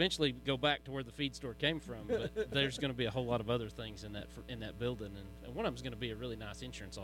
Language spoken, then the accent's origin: English; Sayre, Oklahoma, United States; kind of farm in the Delhi, Hex, Sayre area, born and raised in Sayre, and never really broke the ties and got away from it.